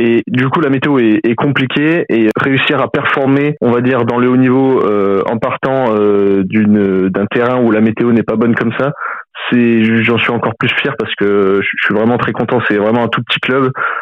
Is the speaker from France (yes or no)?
yes; Abbeville, Hauts-de-France, France; je suis né à Ville, je suis originaire d'Abbeville, j'ai fait toutes mes études à Ville, mes premières études à Ville